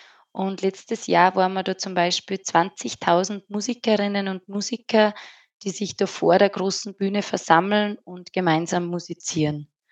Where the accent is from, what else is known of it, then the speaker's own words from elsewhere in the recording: Upper Austria, Austria; Es handelt sich dabei um ein Festival bei uns in Oberösterreich